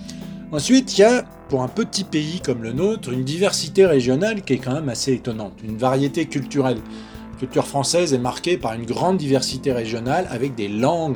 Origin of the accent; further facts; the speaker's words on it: France; Né en France, je suis français, c'est une réalité géographique évidente.